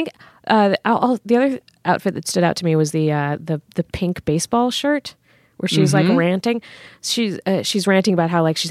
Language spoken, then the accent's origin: English; Virginia, United States; I feel like most people have, like, everyone is always surprised that I don't have an accent because I'm from Virginia